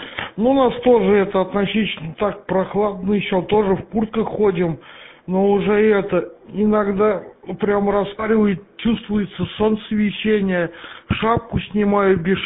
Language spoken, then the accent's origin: Russian; Samara, Samara Oblast, Russia; я из Самары.